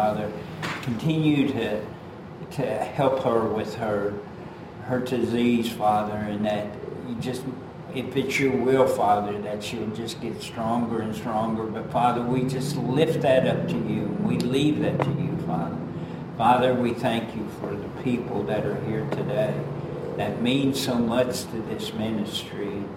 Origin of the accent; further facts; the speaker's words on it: Dallas, Texas, United States; You know, me, I was born in Dallas. I've never lived anywhere else